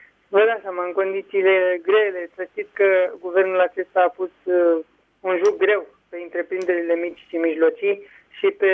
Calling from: Dolj, Romania; sunt din Dolj

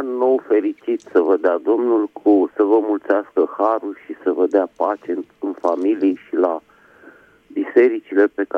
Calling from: Bucharest, Romania; din București

